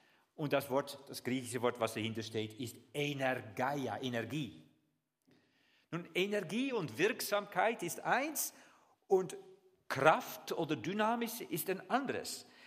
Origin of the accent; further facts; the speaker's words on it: Netherlands; also ich bin Holländer, die legen ja Wert auf einen grünen Rasen